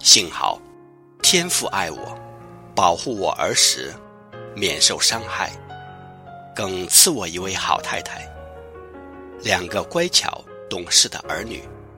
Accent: Vietnam; moved away as an adult; 我是越南华侨，长于越战时代，妈妈是二房，我是在备受溺爱中长大的。

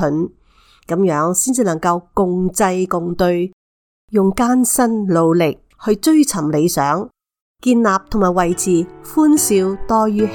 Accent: Hong Kong; 我自己就是在狮子山下的大磡村出生，然后搬入去慈云山新村，一家八口就住在只有百多平方尺的单位。

